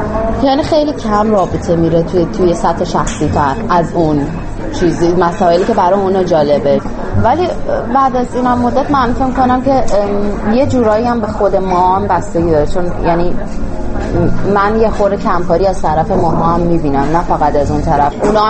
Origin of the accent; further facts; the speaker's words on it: Iran; moved away; من میگه از ایران میام.